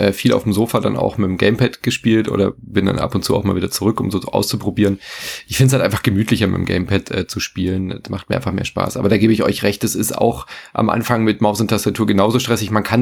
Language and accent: German; Freiburg, Baden-Württemberg, Germany; was ich eine sehr geile Idee finde als Freiburger